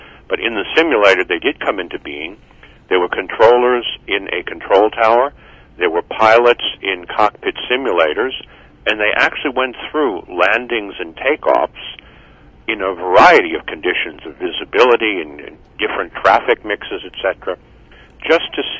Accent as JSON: {"language": "English", "town": "Brooklyn", "region": "New York", "country": "United States", "said": "I'm from Brooklyn"}